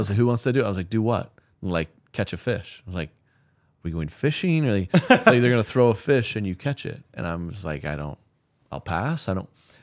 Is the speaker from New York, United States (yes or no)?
no; Nebraska, United States; I was born and raised in Nebraska.